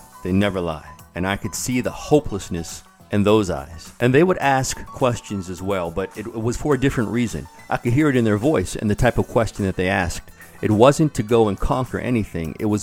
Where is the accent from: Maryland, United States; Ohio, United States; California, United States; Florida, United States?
Maryland, United States; Baltimore; although I was born and raised in Baltimore, I left here while I was in the military and was gone for quite some time.